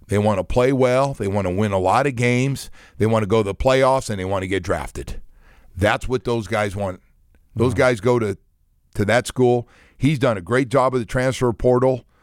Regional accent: California, United States; Basement growing up in California.

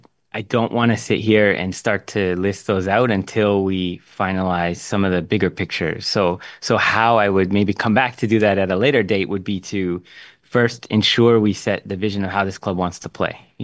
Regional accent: Canada; As a Canadian, I'm greatly thankful for that because it's grown the game.

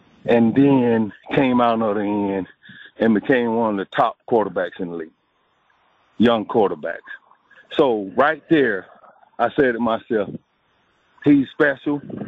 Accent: Pascagoula, Mississippi, United States; I'm doing a football event in my hometown of Pascagoula, Goshen, Mississippi.

